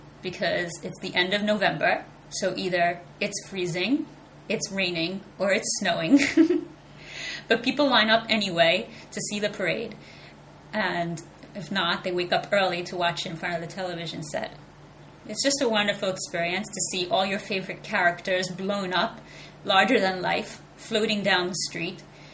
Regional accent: New York City, New York, United States; But when I was growing up in New York City, I went to see it twice.

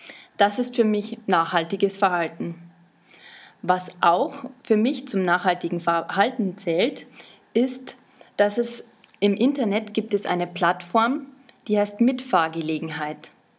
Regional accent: Germany; now in Austria; Ich komme aus Deutschland, aber ich lebe derzeit in Österreich, um dort zu studieren.

